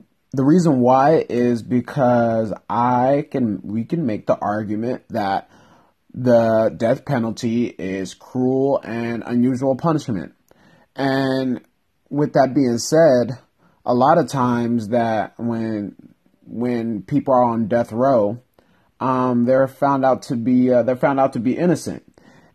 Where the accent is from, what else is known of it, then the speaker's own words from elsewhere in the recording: Rialto, California, United States; actually my hometown Rialto, California, there was a study